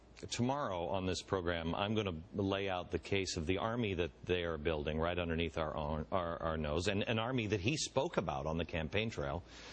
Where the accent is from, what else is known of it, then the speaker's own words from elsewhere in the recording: United States; I'm an American. I'm speaking to you as an American.